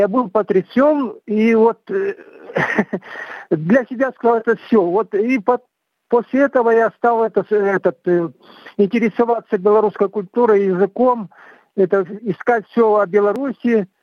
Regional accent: South Kazakhstan, Kazakhstan; Я родился в Казахстане, в Южном Казахстане. Вот этот вырос там

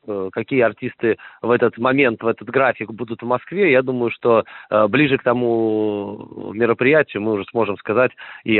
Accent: Belarus; мы белорусы так говорим

